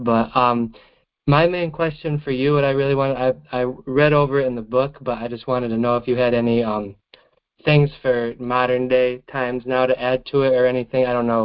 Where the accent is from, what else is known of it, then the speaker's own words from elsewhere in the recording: Michigan, United States; and I'm from Michigan